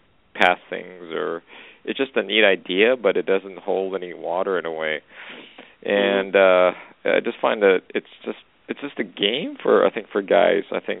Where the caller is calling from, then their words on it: Canada; actually. I'm calling from Canada.